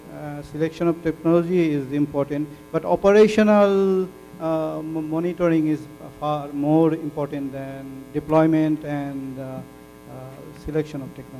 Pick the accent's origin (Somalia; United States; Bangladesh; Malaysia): Bangladesh; English is a second language; from Bangladesh.